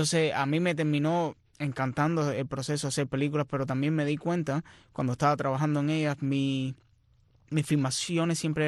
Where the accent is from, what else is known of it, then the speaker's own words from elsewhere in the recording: Cuba; moved away as an adult; now in New York, United States; Cuando yo fui a la escuela de cine en Nueva York, cuando llegué de Cuba en el 2009